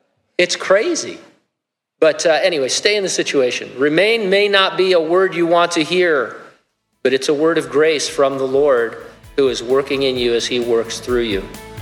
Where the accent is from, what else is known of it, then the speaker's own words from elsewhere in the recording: California, United States; God, what were you thinking when I grew up in California? Now I happen to love California.